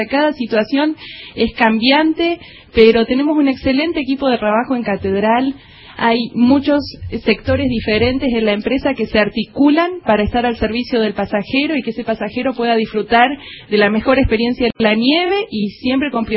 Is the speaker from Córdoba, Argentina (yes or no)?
no; Bariloche, Río Negro, Argentina; Soy barilochense. Soy nacida y criada en Bariloche y trabajando aquí en Catedral Alta Patagonia ya 20 años.